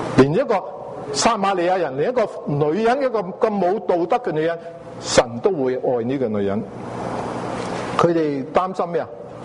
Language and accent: Chinese; China; 我们中国人也是很弊的，其实我们叫做什么龙的传人